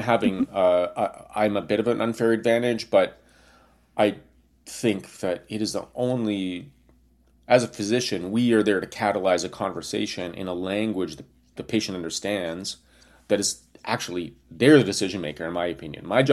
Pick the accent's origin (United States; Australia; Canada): Canada; You know, by the way, I'm Canadian, so...